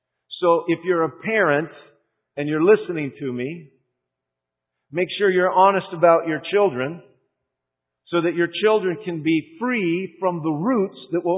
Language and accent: English; Illinois, United States; also born or lived in Indiana; I'm from Illinois. I grew up in central Illinois. I moved to central Indiana to pastor. Now I'm in Michigan.